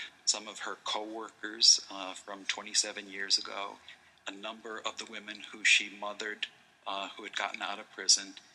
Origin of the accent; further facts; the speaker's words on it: Norwich, Connecticut, United States; I grew up in Norwich, Connecticut